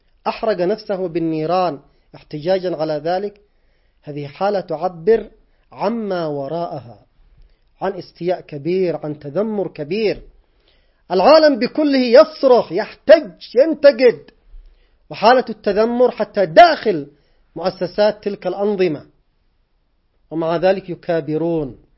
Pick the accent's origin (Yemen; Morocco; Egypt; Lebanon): Yemen; بلدنا اليمن